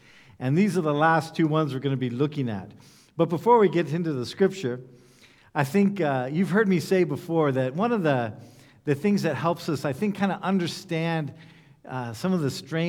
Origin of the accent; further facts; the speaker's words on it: United States; in my case, as you know, I come from the United States.